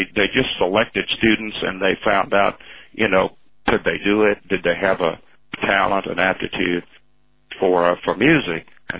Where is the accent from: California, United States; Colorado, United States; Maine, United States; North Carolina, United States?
North Carolina, United States; Robbinsville; I grew up in the Smoky Mountains, the early part of my life, Smoky Mountains of western North Carolina, right up against East Tennessee, in a small town called Robbinsville, North Carolina.